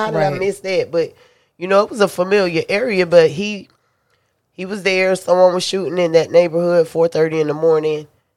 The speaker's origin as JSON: {"language": "English", "town": "Winter Haven", "region": "Florida", "country": "United States", "tie": "born or raised there", "said": "we grew up here in Winter Haven. Like, we take care of each other here."}